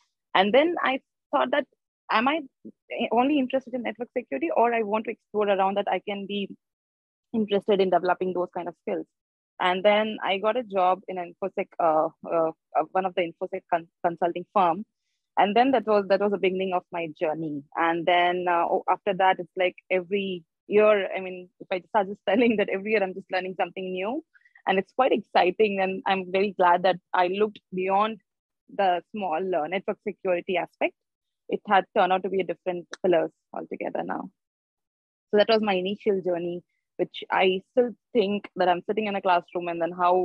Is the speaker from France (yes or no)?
no; India; English is a second language; moved away as an adult; now in Hong Kong; I am from India and I'm based in Hong Kong. I moved here for like almost 4 years back.